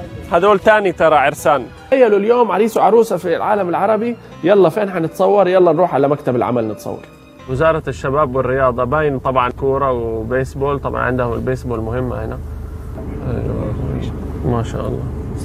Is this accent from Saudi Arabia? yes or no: yes; Jeddah, Makkah Province, Saudi Arabia; مثلا مصنع التحلية عندنا في جدة هذا أقرب الأمثلة